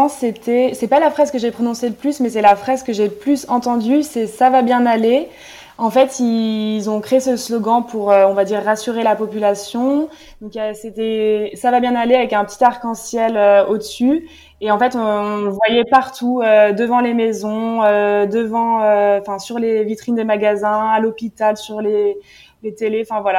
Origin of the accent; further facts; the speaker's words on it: Annecy, Auvergne-Rhône-Alpes, France; now in Switzerland; vu que moi je suis d'Annecy à la base, ça me permettrait de revenir un peu dans le coin.